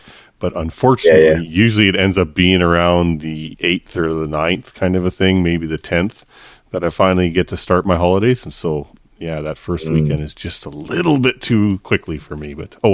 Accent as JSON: {"language": "English", "country": "Canada", "said": "That's okay. I can handle it. I'm Canadian."}